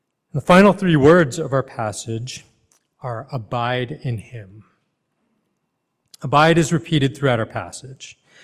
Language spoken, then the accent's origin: English; Canada; at a church that I grew up back in Canada.